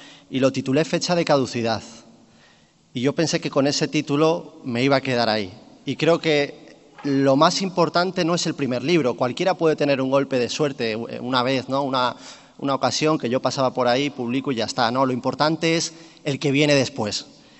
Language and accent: Spanish; Alcalá de Henares, Community of Madrid, Spain; Yo soy de Alcalá de Henares, así que lo llevaré allí con mucho orgullo.